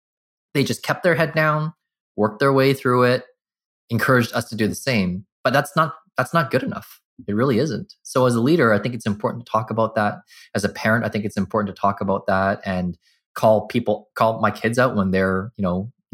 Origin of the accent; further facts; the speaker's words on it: Burnaby, British Columbia, Canada; I grew up in North Burnaby, a bunch of Italians